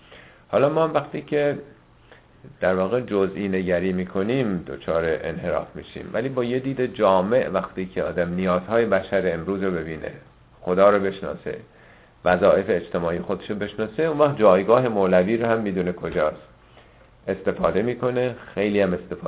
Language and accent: Persian; Iran; ما هم ایرانی هستیم، عادت داریم، فرهنگمونه